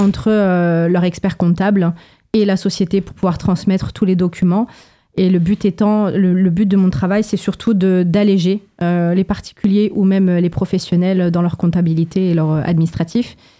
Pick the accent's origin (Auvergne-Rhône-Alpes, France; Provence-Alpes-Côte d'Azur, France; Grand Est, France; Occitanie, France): Provence-Alpes-Côte d'Azur, France; Forcalquier; Alors moi, je suis de Fort-Calquier.